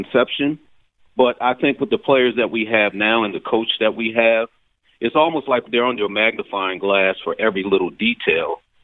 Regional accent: Philadelphia, Pennsylvania, United States; traditionally Philadelphia, since I'm a Philadelphian born and raised, we've always been kind of typecast

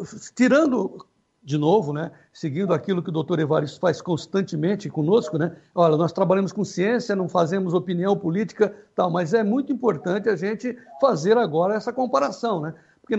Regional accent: Araraquara, São Paulo, Brazil; born there; eu sou originário da área citrícola, sou nascido em Araraquara

